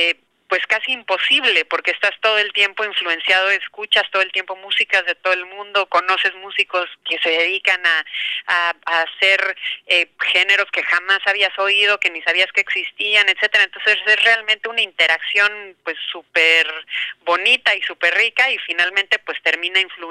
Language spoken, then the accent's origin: Spanish; Mexico; now in New York, United States; nuestra posición como mexicanos dentro de Estados Unidos y en una ciudad como Nueva York